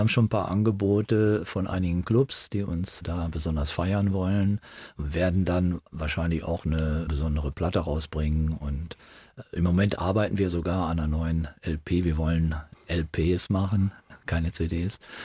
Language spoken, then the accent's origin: German; North Rhine-Westphalia, Germany; now in Duisburg, Germany; Und also wir kommen aus dem Ruhrgebiet, ne? Und Helge wohnt in Mülheim, ich wohne in Duisburg.